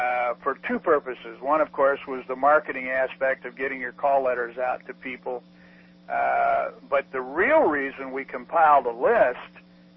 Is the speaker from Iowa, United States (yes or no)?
yes; Des Moines, Iowa, United States; Being born and raised in Des Moines, I knew a lot of people in Des Moines.